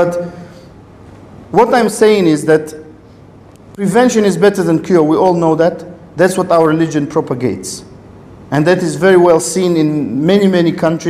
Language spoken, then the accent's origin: English; Leicester, East Midlands, United Kingdom; I come from Leicester.